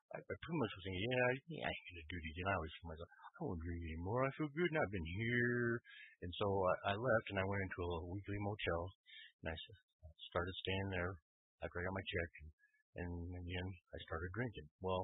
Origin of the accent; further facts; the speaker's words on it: Wyoming, United States; So when I got out, you know, I told my mom and dad this, and a little town, I'm from Wyoming. I moved around a lot, but didn't have any kind of doctor.